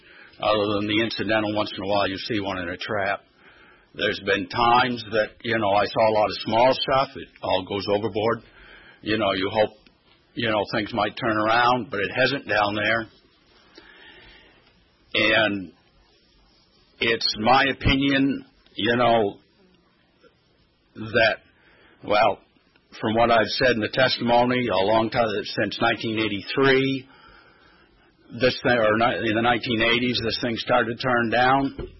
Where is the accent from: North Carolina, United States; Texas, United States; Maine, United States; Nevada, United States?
Maine, United States; Trescott; from Trescott, Maine.